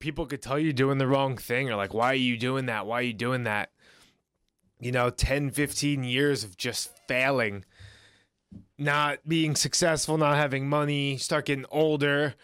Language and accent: English; New York, United States; But from growing up in New York, or the situations that were around me, or the people